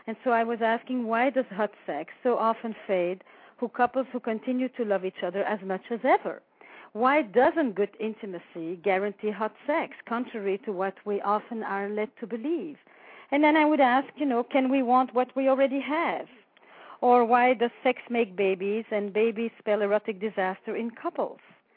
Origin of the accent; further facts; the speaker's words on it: Flanders, Belgium; first language Flemish; English is a second language; I was born in Belgium, in the Flemish part of Belgium.